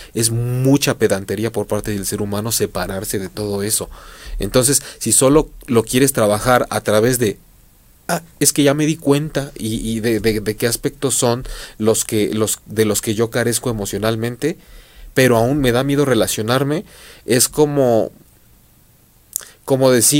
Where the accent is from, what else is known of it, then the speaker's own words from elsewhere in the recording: Mexico City, Mexico; accent: chilango; Si alguien me está escuchando y es de la Ciudad de México, ha de haber dicho ahorita cómo habla como chilango, ¿no?